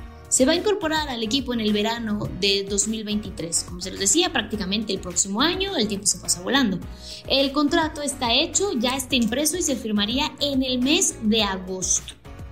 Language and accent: Spanish; State of Mexico, Mexico; Yo que soy del Estado de México